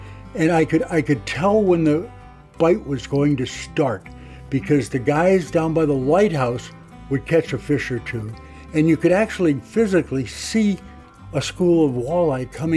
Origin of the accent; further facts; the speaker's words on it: Ohio, United States; But I grew up on the Cuyahoga River, and I can tell you how desperately bad the Cuyahoga River was.